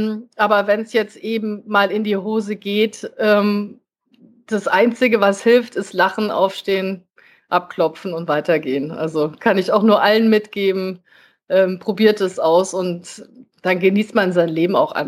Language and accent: German; Netherlands; German is a second language